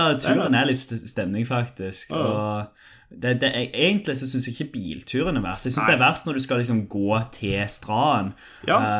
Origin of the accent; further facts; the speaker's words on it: Western Norway, Norway; Det er jo litt uvanlig at det serveres ribba på julaften på Vestlandet. Vi er jo vestlendinger med